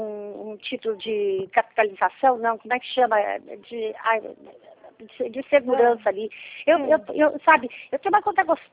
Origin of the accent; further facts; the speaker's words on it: Maringá, Paraná, Brazil; now in Rio Grande do Sul, Brazil; Eu reconheço, eu sei, porque eu sou de Maringá. Eu moro aqui no Rio Grande do Sul, mas sou de Maringá.